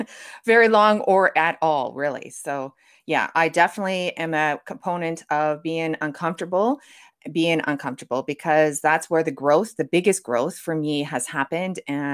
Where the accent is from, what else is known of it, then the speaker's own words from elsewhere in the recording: Thunder Bay, Ontario, Canada; moved away as an adult; I'm from Thunder Bay, Ontario, and I grew up there until I was 17 and then left there and went on to Bible college